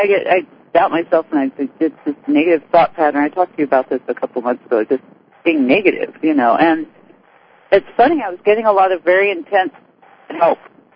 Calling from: Kansas, United States

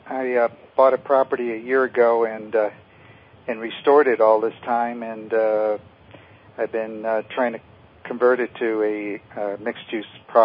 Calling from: Ben Lomond, California, United States; I'm calling from Ben Lomond, California.

